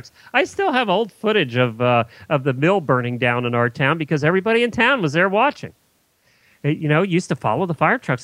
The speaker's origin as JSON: {"language": "English", "region": "Pennsylvania", "country": "United States", "tie": "born or raised there"}